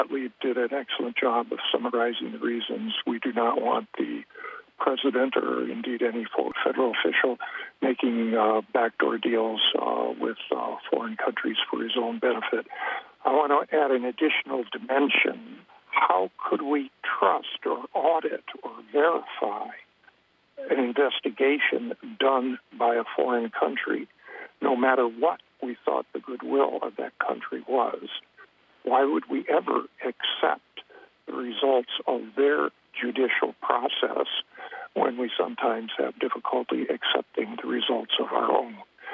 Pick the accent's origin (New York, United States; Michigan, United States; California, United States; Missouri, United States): New York, United States; Salt Point; I'm from Salt Point, New York.